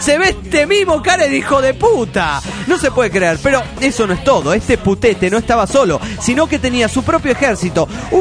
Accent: Panama City, Panamá, Panama; de Panamá, Panamá.

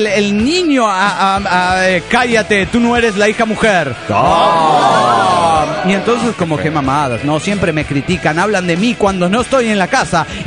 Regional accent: Delta, Colorado, United States; de Delta, Colorado.

